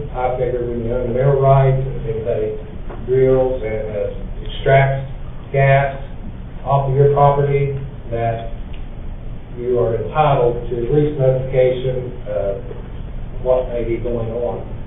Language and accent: English; West Virginia, United States; I'm from Jackson County, and I'm here on behalf of myself and some concerned citizens of Ripley